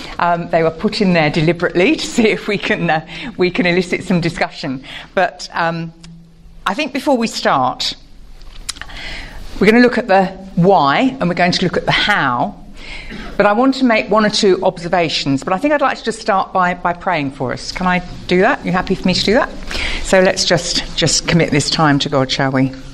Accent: United Kingdom; accent: posh; as you can tell from my incredibly posh accent, although it's not as posh as my colleague over there, but we'll leave that for the moment, that I'm from the UK.

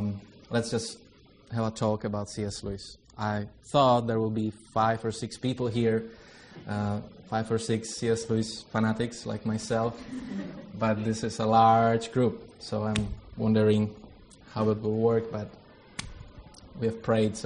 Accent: Prague, Czechia; English is a second language; So I come from Prague.

